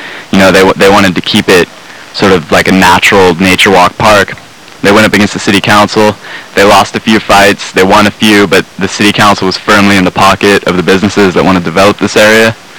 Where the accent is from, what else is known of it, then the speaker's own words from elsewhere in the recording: Santa Rosa, California, United States; but my hometown, Santa Rosa, the city council is totally corrupt.